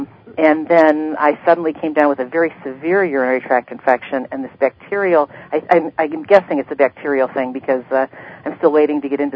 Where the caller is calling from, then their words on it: Ohio, United States; I'm calling from Ohio.